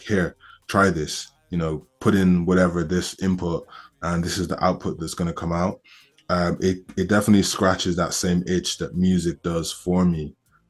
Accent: Ireland; I feel like I grew up in Ireland. So in terms of like where I feel like I'm really from, you know, I will have to say Ireland. I feel like I have I have my roots, obviously, from Nigeria

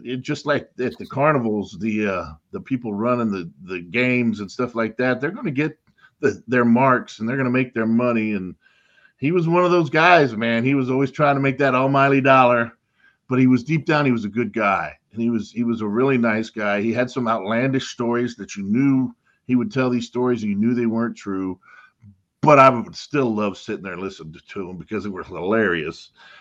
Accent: Miami, Florida, United States; I grew up in Miami, Florida, most of my life

